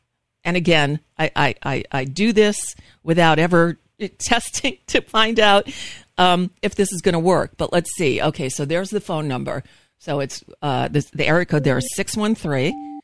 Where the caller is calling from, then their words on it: United States; I'm calling from the United States. I do a radio show.